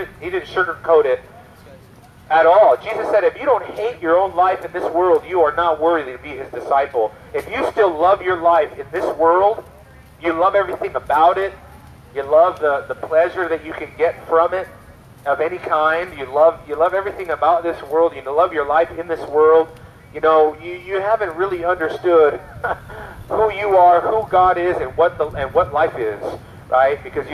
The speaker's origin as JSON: {"language": "English", "region": "California", "country": "United States", "tie": "born or raised there", "said": "I grew up in Southern California."}